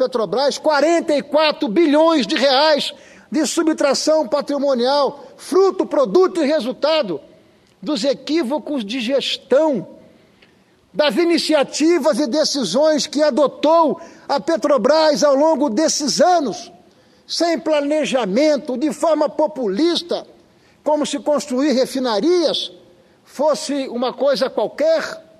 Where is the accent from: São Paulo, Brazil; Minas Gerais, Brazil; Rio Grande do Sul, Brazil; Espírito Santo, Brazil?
Espírito Santo, Brazil; quem paga o pato somos nós capixabas.